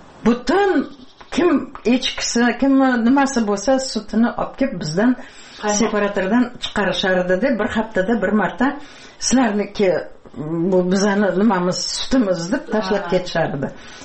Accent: Pskent, Tashkent Region, Uzbekistan; 3 километр Пскент центрге мактапка катнаганмын.

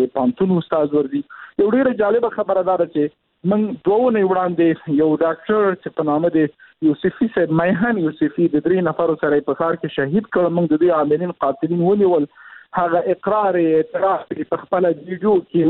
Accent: Afghanistan; زه شخصا د بامیان یم، یعنې بامیان کې مې تولد شوی ده، د هجوز کې مې ژوند کړی ده، کورنۍ مې هلته وه.

